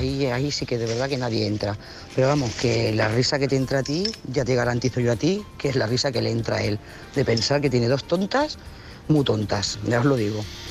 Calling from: Lloret de Mar, Catalonia, Spain; de Lloret de Mar.

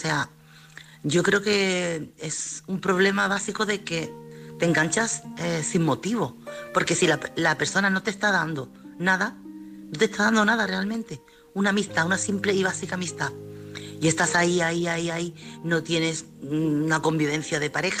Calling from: Chiclana, Andalusia, Spain; corresponsal de Chiclana.

